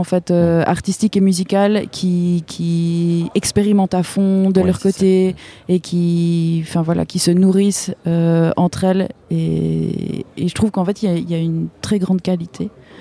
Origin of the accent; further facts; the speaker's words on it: Switzerland; Moi, j'ai grandi en Suisse